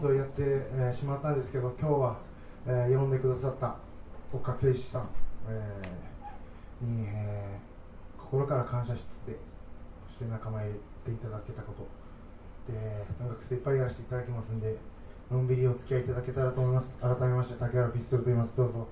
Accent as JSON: {"language": "Japanese", "region": "Chiba", "country": "Japan", "tie": "born or raised there", "said": "生まれ育ちは千葉県千葉市なんですけど"}